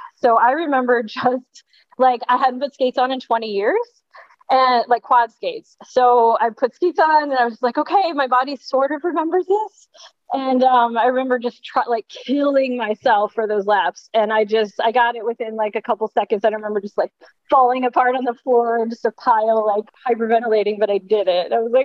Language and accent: English; Ottawa, Illinois, United States; also born or lived in California, United States; I moved back to Illinois from California. I grew up here in Illinois in a small town called Ottawa in the Illinois Valley.